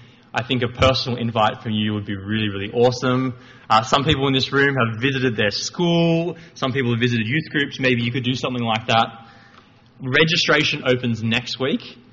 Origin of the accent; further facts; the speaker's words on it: New South Wales, Australia; I'm not from Queensland, not getting married. I am from the Shire though.